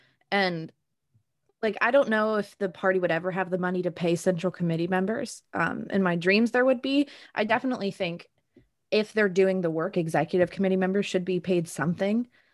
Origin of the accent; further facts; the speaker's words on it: Zanesville, Ohio, United States; what it felt like growing up in Zanesville, confused about, you know, my queerness